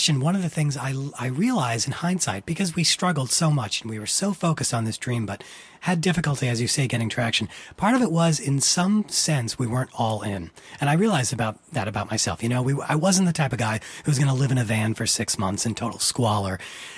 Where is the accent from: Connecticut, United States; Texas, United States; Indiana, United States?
Connecticut, United States; Fairfield; I grew up in Fairfield.